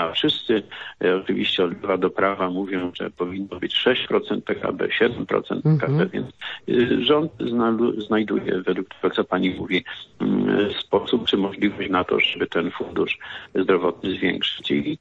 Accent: Subcarpathian Voivodeship, Poland; pochodzę z Podkarpacia.

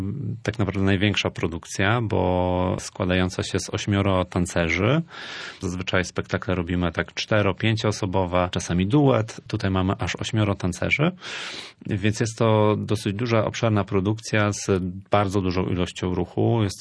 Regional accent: Gdańsk, Pomeranian Voivodeship, Poland; Jako, że ja pochodzę z Gdańska, no to zmieniłem lokalizację, po prostu chciałem się przenieść do mojego rodzinnego miasta

